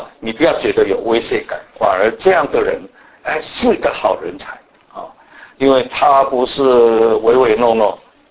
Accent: China; 我们中国人是很讲关系的，你都知道哈，啊，有关系就没关系，没关系就有关系

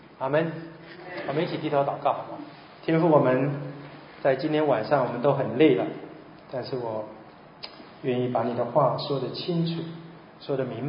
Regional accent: Taipei, Taiwan; 其实我的台语哈，我是台北人呐，我们都讲国语的哈，所以我们台语很少，只是在家里跟妈妈对话几句。

